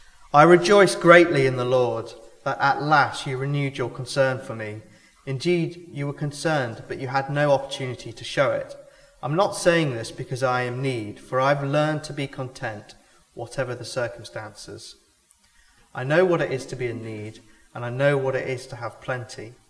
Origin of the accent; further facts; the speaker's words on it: United Kingdom; because we're British